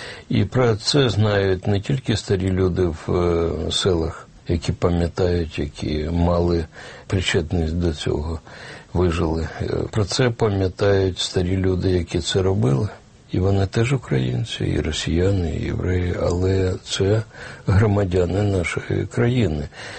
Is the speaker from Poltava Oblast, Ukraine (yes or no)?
no; Kyiv, Ukraine; Я, киянин, народився в родині, ну, такій свідомій, інтелігентній родині